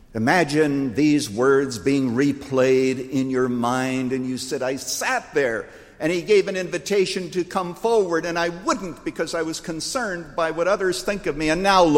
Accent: Iowa, United States; We used to do them all the time when we were growing up in Iowa.

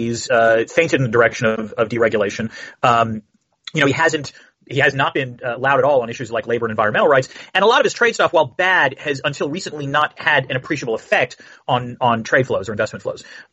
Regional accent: United States; As an American, it's slightly appalling.

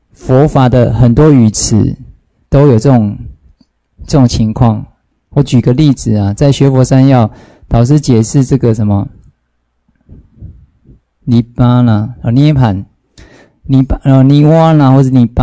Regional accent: China; 所以呢刚好就符合我们中国人使用的这种语法或是用词

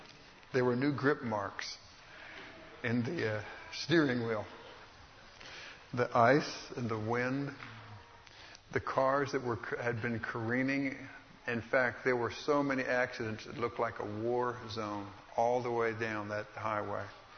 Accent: Texas, United States; Maybe it's because I was raised in Texas and we didn't see it very much.

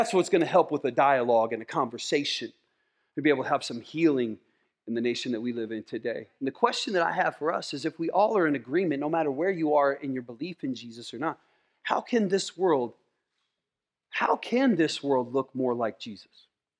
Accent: Iowa, United States; I grew up in Iowa. You know what that smells? That smells like money.

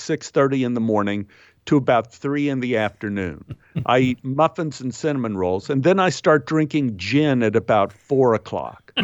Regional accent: Texas, United States; I'm from Texas, so I'm familiar with asses.

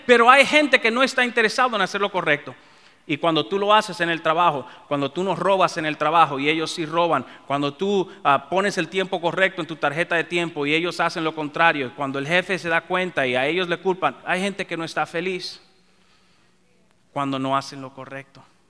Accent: Dominican Republic; En mi país, en República Dominicana, si hay algo que es bien, es pura comedia

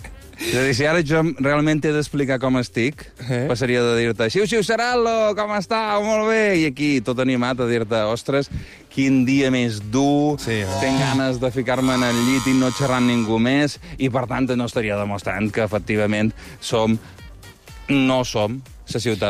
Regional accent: Palma, Balearic Islands, Spain; i a més és que jo som de Palma

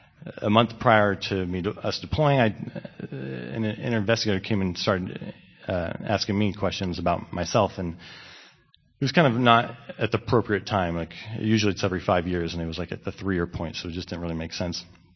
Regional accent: Israel; moved away; also born or lived in United States; as an American growing up in Israel, you never really felt completely at home because you're very different compared to everyone else, especially as an American and a Christian, definitely a minority here.

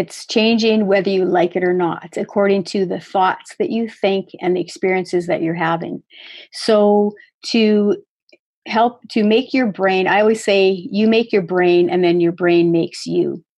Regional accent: Saskatchewan, Canada; I'm from Saskatchewan and you're from Alberta. So we have prairie fields.

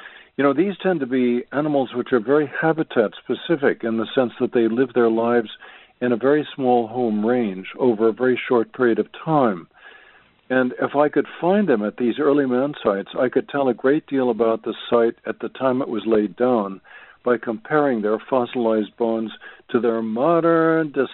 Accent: New York City, New York, United States; I grew up in New York City, and my mother or my nanny used to take me to Central Park on a regular basis.

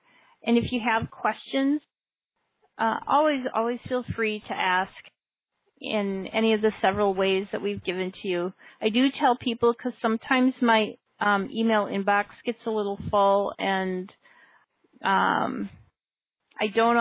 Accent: Minneapolis, Minnesota, United States; I grew up in Minneapolis, so I have a hard time saying I'm from Iowa.

